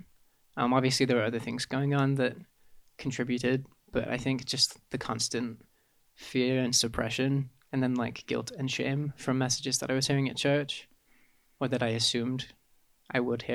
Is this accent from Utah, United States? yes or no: yes; Holiday, Utah, United States; We moved just to Holiday, Utah. So we've been somewhat local for the past like 20 years.